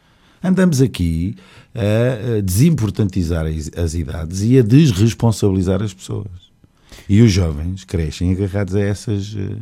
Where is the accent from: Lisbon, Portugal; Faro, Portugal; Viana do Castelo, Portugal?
Lisbon, Portugal; E eu sou de Lisboa.